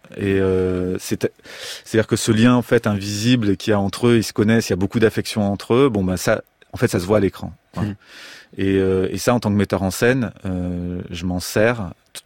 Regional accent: Marseille, Provence-Alpes-Côte d'Azur, France; moi, je viens de Marseille, donc déjà, je connais déjà du monde.

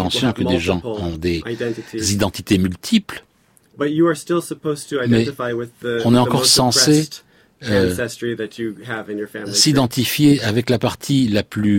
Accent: United States; la façon dont moi j'ai grandi en Amérique, dans les années 1990, il fallait choisir sa race.

